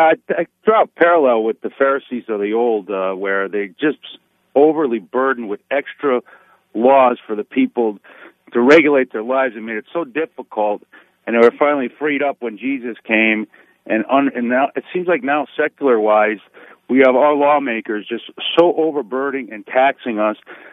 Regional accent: Massachusetts, United States; I'm from Western Mass, where your author was from, your guest.

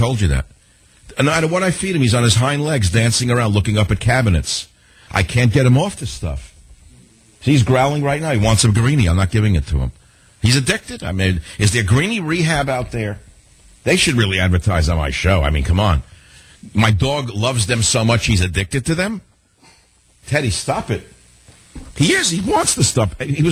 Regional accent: New York City, New York, United States; also born or lived in Texas; now in Argentina; actually a native New Yorker. No one knows that.

